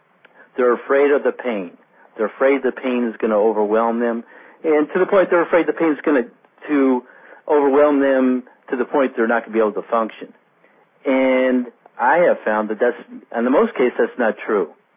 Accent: New Jersey, United States; Like, I remember growing up in New Jersey, and it seems like the Holocaust was something that was never discussed in the 60s.

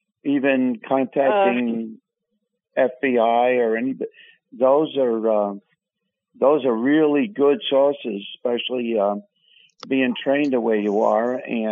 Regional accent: Massachusetts, United States; now in New Jersey, United States; about 1990, when I moved to New Jersey from Massachusetts, I was actually doing readings through the handwriting.

